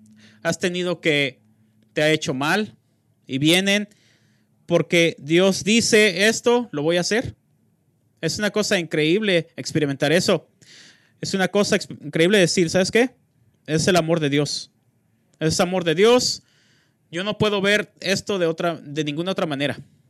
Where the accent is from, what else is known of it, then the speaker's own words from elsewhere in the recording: Dominican Republic; Para la mayoría de ustedes, saben que yo soy de la República Dominicana. No tengo un buen vocabulario inglés.